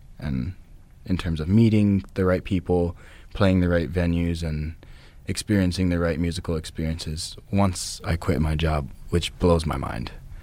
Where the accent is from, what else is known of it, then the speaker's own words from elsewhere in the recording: Manoa Valley, Hawaii, United States; local born entertainer, musician here in Hawaii. Born and raised in Manoa Valley.